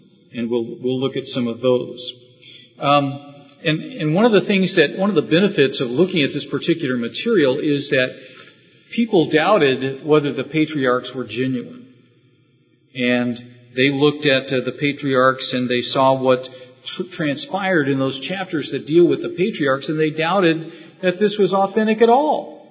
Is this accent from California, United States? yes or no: yes; California, United States; For instance, I grew up in California for the most of my life.